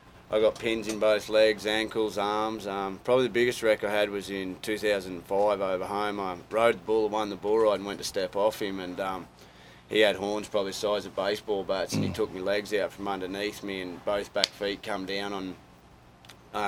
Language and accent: English; Australia; now in United States; I'm two times PBR Australian champion, so I'm seven times Australian champion over home.